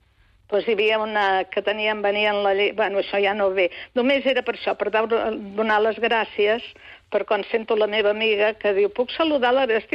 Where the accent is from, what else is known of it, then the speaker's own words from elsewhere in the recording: Torelló, Catalonia, Spain; jo ja ho he dit que sóc de Torelló, estic fa molts anys aquí a Almeria, però en realitat sóc de Torelló i he estat molts anys a la plaça de les Naves.